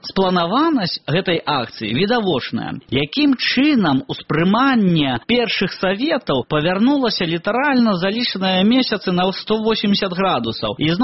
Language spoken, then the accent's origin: Belarusian; Vialikija Krupy, Brest Region, Belarus; з маёй роднай вёскі Вялікія Крупы.